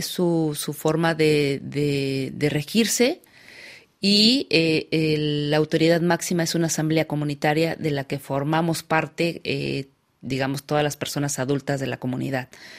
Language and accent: Spanish; Mexico; a la violencia feminicida que existe en mi país. Entonces, creo que ser mujer en México es difícil.